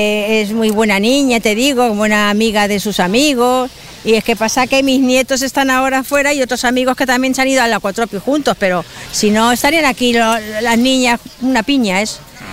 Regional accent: Madrid, Community of Madrid, Spain; Yo de Madrid.

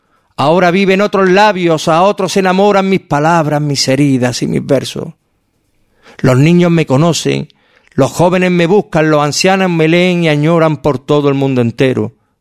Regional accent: Granada, Andalusia, Spain; hablo de mi tierra, ¿no? De nuestra tierra, Granada de Luna y Veleta.

